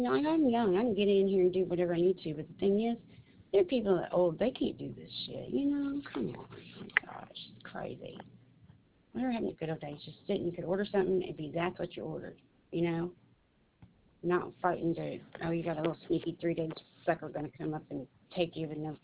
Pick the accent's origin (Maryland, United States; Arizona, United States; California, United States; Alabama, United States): Alabama, United States; Birmingham; now in Indiana, United States; I'm from Birmingham. I live in Wilsonville. It's about 50 miles from Birmingham.